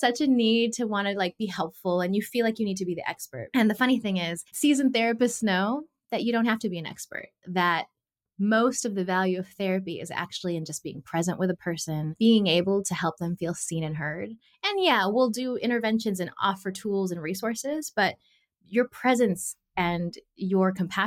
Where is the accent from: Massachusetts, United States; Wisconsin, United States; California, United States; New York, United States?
California, United States; growing up in the culture I did as a Filipina American in Southern California